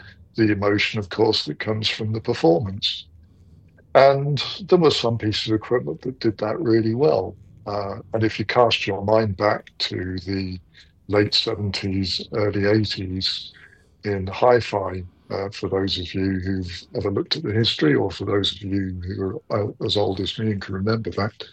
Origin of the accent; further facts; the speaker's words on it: Plymouth, South West England, United Kingdom; back down in my hometown in the UK, Plymouth, where I was managing a shop.